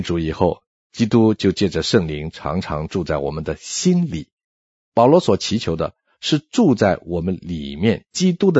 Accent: China; 希腊人和我们中国人一样，一向就认为心是主导心思意念的地方。

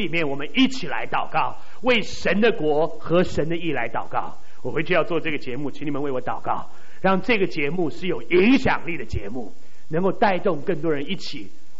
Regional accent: China; 我们中国人如果都来归主，福音就传遍地极了。

